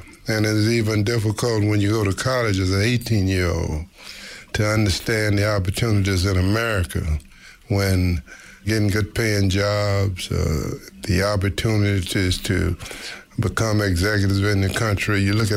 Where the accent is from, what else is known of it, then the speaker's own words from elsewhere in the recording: the South, United States; Growing up in the South, and my father was a preacher, you go into church each and every Sunday.